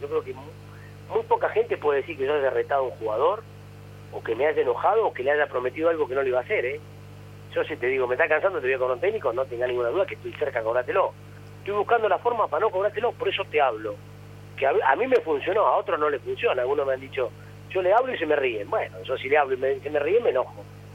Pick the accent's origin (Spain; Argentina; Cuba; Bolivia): Argentina; Bahía Blanca, Buenos Aires Province; soy de Bahía y ya te respetan.